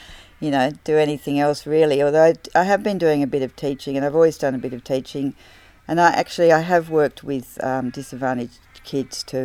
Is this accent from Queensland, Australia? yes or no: no; Tasmania, Australia; I'm from Tasmania originally